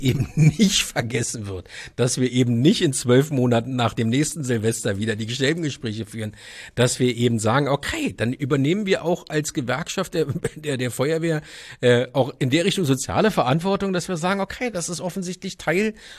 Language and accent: German; Berlin, Germany; ich bin wie gesagt, in Neukölln Kreuzberg groß geworden. Als meine große Tochter geboren wurde, haben wir noch in Neukölln gelebt.